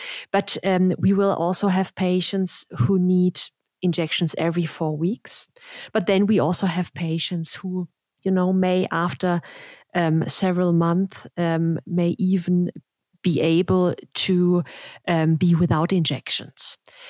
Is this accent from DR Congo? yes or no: no; Germany; also born or lived in United States; So I'm from Germany and the US.